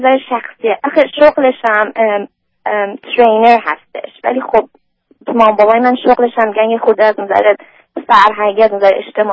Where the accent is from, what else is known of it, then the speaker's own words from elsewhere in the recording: Iran; moved away as an adult; now in United States; من 25 سالمه. 5 سال از ایران اومدم. به کالیفرنیا زندگی میکنم.